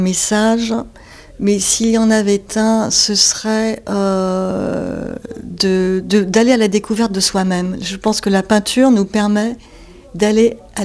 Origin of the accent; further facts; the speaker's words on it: France; also born or lived in United States; je suis française, j'ai vécu aux États-Unis pendant 30 ans et je suis peintre.